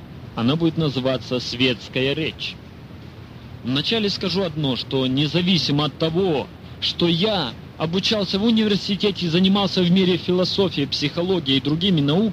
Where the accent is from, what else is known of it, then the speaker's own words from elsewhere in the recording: Ukraine; Я сам украинец, но не понимаю украинцев